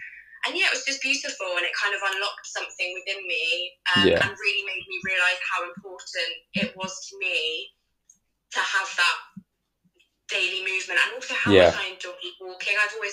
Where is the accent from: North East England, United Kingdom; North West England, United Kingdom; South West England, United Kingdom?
South West England, United Kingdom; So I grew up in Devon for a bit of context. So very used to kind of being outdoors.